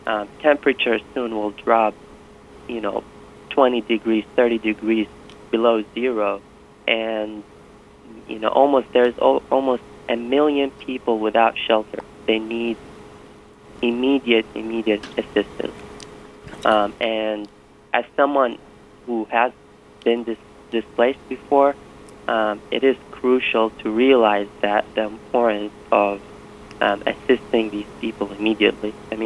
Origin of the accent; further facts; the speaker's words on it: Iraq; I come from the Mandaean community in Iraq.